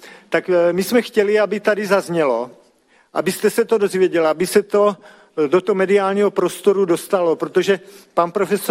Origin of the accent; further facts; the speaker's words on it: Moravia, Czechia; takže tím chci říct, že jsem z Moravy